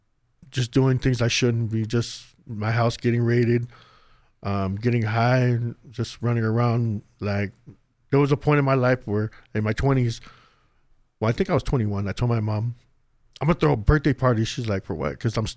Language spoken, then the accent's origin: English; Indio, California, United States; also born or lived in Coachella; because it was in the Coachella Valley, and growing up in Indio and Coachella.